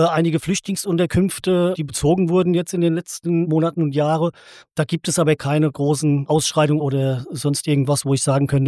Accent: Rüdesheim, Hesse, Germany; Und wir Einheimische gehen auch in die Drosselgasse.

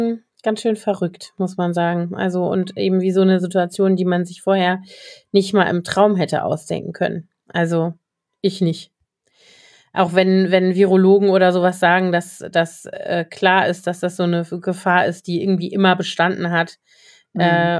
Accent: Koblenz, Rhineland-Palatinate, Germany; Die wohnen da auch in der Nähe von Koblenz, meiner Heimatstadt

